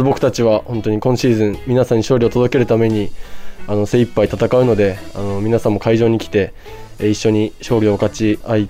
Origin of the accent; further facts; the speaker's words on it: Iwate, Japan; now in Niigata, Japan; はい、地元が岩手県で、地元に近いところがあるので住みやすいです。